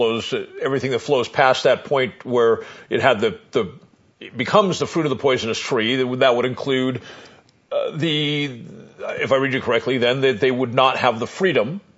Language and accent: English; California, United States; I come from California, so I know that some of the biggest land holdings in California are owned by people of Mexican descent